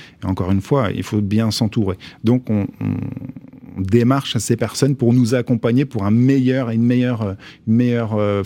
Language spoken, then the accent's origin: French; Grand Est, France; Moi, je viens du fin fond de la Haute-Marne.